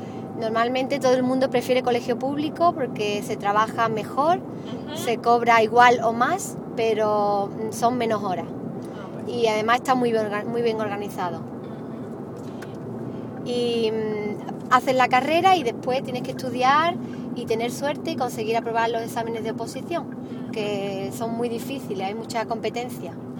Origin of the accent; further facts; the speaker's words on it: Andalusia, Spain; now in Málaga, Spain; Soy de un pueblo de Cádiz, de la Sierra de Cádiz, un pueblo pequeño de 10.000 habitantes y ahora vivo en Málaga, no vivo en Cádiz.